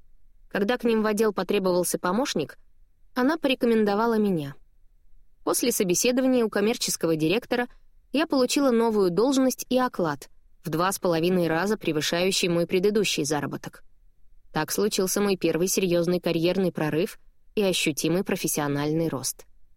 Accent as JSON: {"language": "Russian", "region": "Moscow", "country": "Russia", "tie": "born or raised there", "moved": "as an adult", "lives_now": "Los Angeles, United States", "said": "И вот уже 6 лет я живу в солнечном городе Лос-Анджелесе, штат Калифорния. Переехала я из Москвы, в которой родилась и прожила полных 28 лет."}